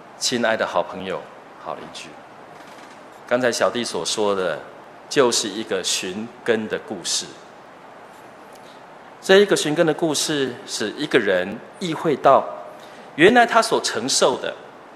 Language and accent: Chinese; Chiayi, Chiayi City, Taiwan; 我是从嘉义市来的。如果我到国外去，我当然不会讲嘉义市，因为人家根本不知道嘉义在哪里。我会说我是从台湾来的